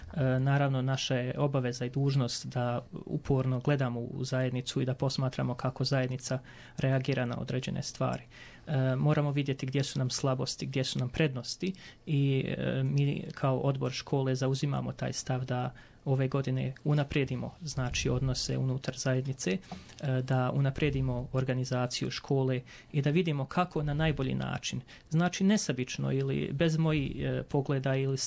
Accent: Bosnia & Herzegovina; po kojem se prepoznajemo kao Bosanci, Bošnjaci, već kako ko želi se da se opredijeli, ali jezik, vjera, kultura, običaj, to je ono što je bitno u našoj zajednici.

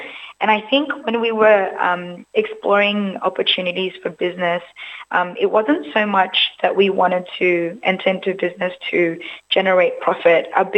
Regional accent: Rooty Hill, New South Wales, Australia; So I grew up in Ruddy Hill, and my family moved to Kellyville Ridge.

